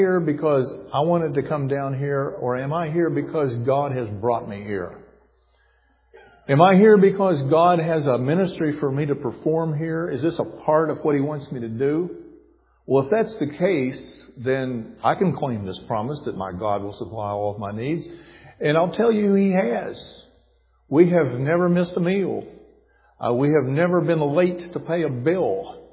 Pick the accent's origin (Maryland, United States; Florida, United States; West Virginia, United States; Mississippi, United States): West Virginia, United States; When they found that I was from West Virginia, they thought I would know absolutely nothing about English, and so they put me in the Greek department.